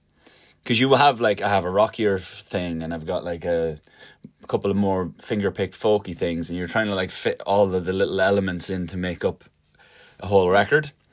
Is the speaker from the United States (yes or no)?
no; Ireland; I feel like I'm crazy Irish, like when I listen to myself back in interviews and I'm like, oh my god.